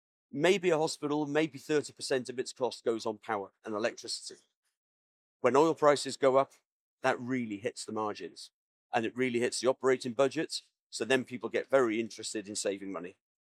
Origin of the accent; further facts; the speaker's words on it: England, United Kingdom; So if we take the NHS, I'm from England, see if I get this statistic right.